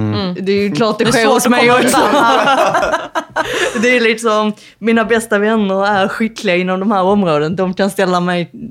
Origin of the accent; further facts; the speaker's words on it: Skåne, Sweden; accent: Scanian; Att jag pratar väldigt fort på skånska.